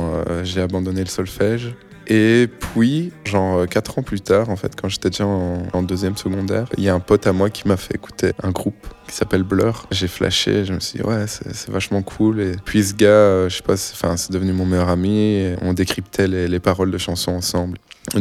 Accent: Charleroi, Wallonia, Belgium; je viens de Charleroi. Je suis d'origine italienne, j'ai de la nationalité italienne. J'ai grandi dans une famille de musiciens.

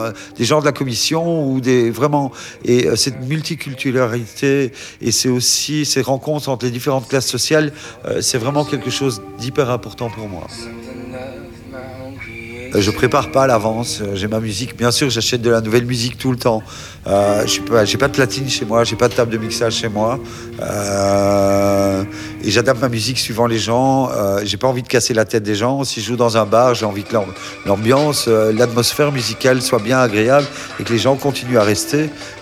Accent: Liège, Wallonia, Belgium; je suis liégeois.

